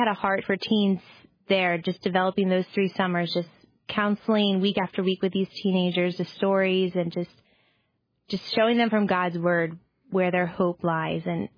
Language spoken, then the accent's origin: English; Valley Forge, Pennsylvania, United States; I grew up on the other side of Philadelphia in Pennsylvania, Valley Forge area.